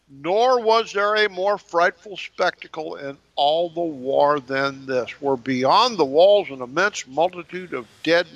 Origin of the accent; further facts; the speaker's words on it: United States; I grew up in America before expressways.